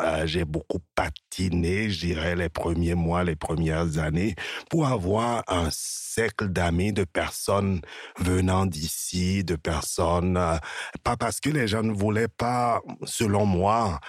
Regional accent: Benin; Je viens du Bénin, je viens d'Afrique, j'ai une fierté culturelle

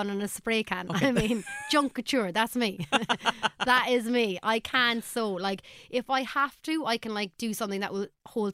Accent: Ireland; Just, for me, as an Irish artist, being able to hear another woman with a voice that kind of makes me feel safe.

